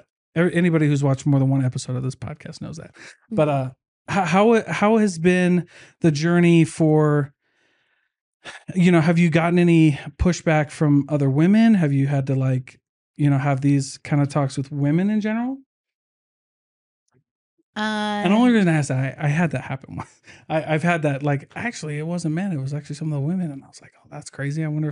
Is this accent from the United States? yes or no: yes; Hawaii, United States; I'm Hawaiian, she's Hawaiian, and you just felt that.